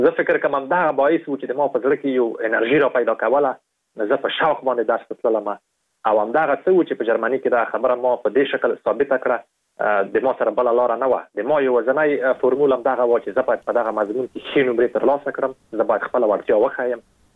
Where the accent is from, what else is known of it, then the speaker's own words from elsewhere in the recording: Afghanistan; او په دې باندې مې لیکلي وو چې زه د افغانستان یم